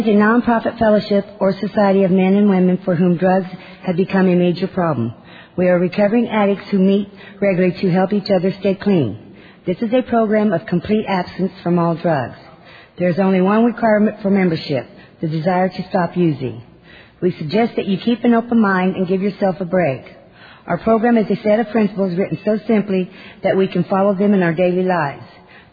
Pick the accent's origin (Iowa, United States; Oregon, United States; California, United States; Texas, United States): Oregon, United States; Portland; I'm a grateful recovering addict. I'm from Portland, Oregon, and my home group is Southeast Serenity.